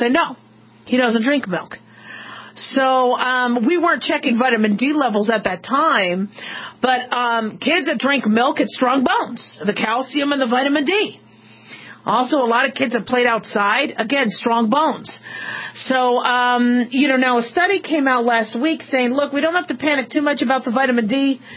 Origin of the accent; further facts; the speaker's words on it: Nevada, United States; I'm from Southern Nevada. We're in the skin cancer capital of the world.